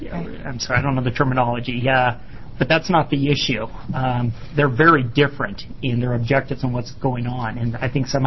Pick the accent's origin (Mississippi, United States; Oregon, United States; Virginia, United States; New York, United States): Oregon, United States; well, I'm from Eastern Oregon, they work like dogs.